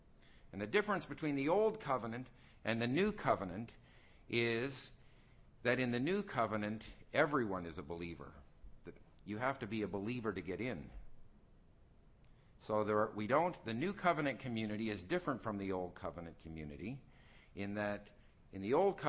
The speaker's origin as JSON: {"language": "English", "country": "Canada", "said": "so here I am a Canadian trying to help you understand your early American history."}